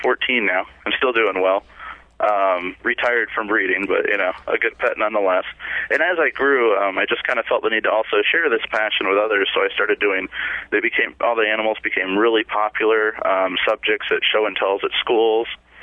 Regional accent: Houston, Texas, United States; Well, it all started out when I was 4 years old. I grew up in Houston, Texas, and had horrible, horrible allergies and asthma

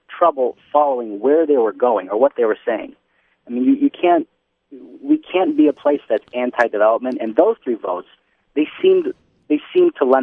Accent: Detroit, Michigan, United States; I'm from Detroit suburbs originally.

